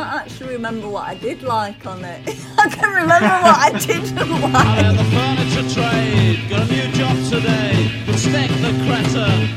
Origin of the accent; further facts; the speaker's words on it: Stockport, North West England, United Kingdom; also born or lived in Manchester; I'm actually from Stockport. I was born in Manchester. I was born in Ancoats, so you couldn't get, it's right in the city centre, so like, you couldn't get more Manc than that. But then I got moved out to, I grew up in Stockport